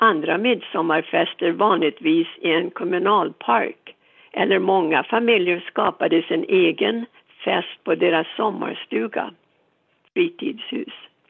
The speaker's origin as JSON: {"language": "Swedish", "country": "Sweden", "tie": "born or raised there", "said": "Midsommar var min favorithelg när jag växte upp i Sverige."}